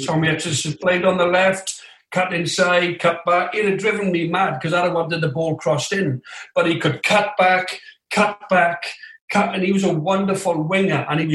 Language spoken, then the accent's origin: English; Swansea, Wales, United Kingdom; I'm born and bred in Swansea.